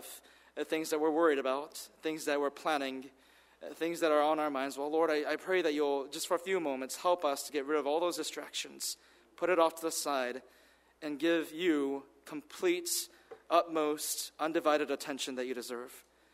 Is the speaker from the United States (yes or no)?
yes; United States; although I did grow up most of my life in America, and you know, for all intents and purposes, I am an American, but growing up in that Japanese home